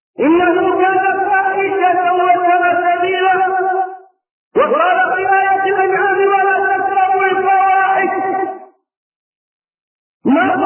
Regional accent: Egypt; ثم عدت الى بلدتي الحبيبه التي هي مصر

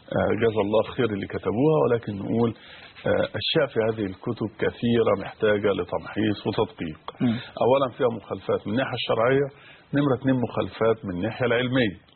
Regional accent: Egypt; عشان لما نرجع الى بلادنا مصر

